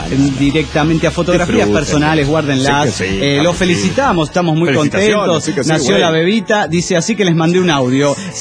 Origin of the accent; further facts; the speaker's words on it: Mexico City, Mexico; now in San Felipe del Progreso, Mexico; yo crecí en el DF mexicano y escuchaba tamales oaxaqueños, la campanita de los helados